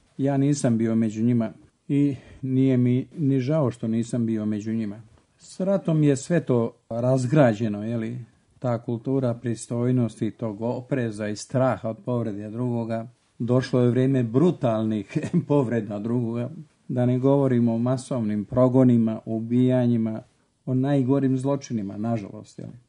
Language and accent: Bosnian; Bosnia & Herzegovina; u moj zavičaj tamo pod Grmečom, gdje sam rođen u jednoj seljačkoj familiji, odrastao i školovao se sve do odlaska na studije u Sarajevo.